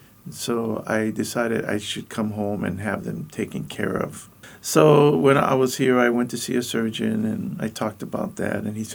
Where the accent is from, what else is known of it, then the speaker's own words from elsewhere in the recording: Hawaii, United States; I didn't wear shoes a lot. I lived growing up in Hawaii.